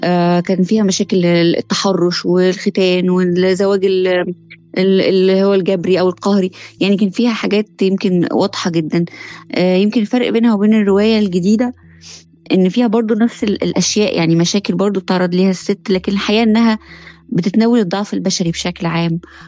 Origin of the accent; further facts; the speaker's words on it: Tanta, Gharbia, Egypt; انا عارفة كويس طنطا، انا عارفة كويس مدينتي